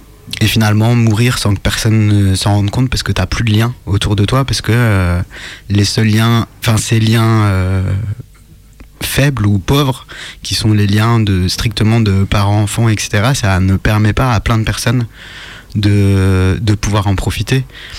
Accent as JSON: {"language": "French", "country": "France", "tie": "born or raised there", "said": "j'ai grandi en France dans un pays libéral et dans un cadre de famille nucléaire"}